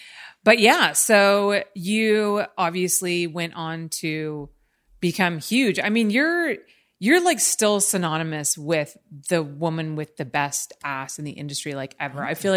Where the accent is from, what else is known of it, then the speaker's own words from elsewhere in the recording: Los Angeles, California, United States; me and my experience growing up in LA versus you and your experience growing up in Texas